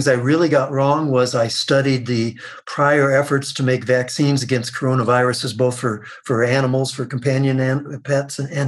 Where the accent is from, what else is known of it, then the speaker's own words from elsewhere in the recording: Michigan, United States; as I called it when growing up in Michigan.